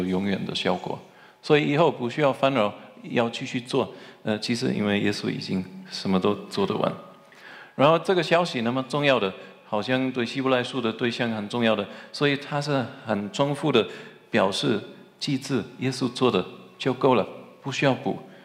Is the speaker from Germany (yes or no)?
yes; Germany; Chinese is a second language; 我们在德国的传统，我是德国人